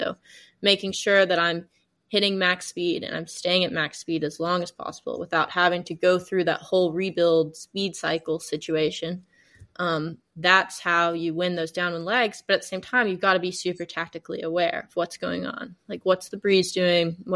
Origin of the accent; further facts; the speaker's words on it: Gulf Coast, United States; The Viper was kind of my main boat growing up on the Gulf Coast.